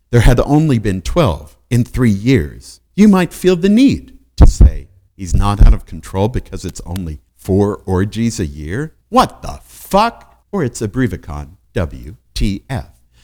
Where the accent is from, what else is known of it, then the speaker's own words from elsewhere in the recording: Baden-Württemberg, Germany; I grew up in the Swabian parts of Germany and remember the noble words of the regional hero Götz von Berlichingen.